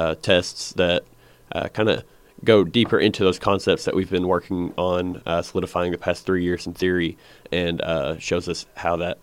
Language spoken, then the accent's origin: English; Rector, Arkansas, United States; I'm from Rector, Arkansas.